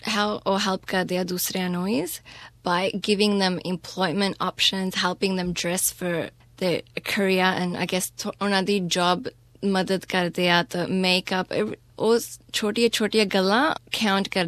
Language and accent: Punjabi; Australia; ਉਹਨਾਂ ਨੂੰ ਪਤਾ ਸੀਗਾ ਮੈਂ ਆਸਟ੍ਰੇਲੀਆ ਦੀ ਹਾਂ, ਤਾਂ ਮੈਨੂੰ ਫੈਸ਼ਨ ਦਾ ਕੁਛ ਪਤਾ ਨਹੀਂ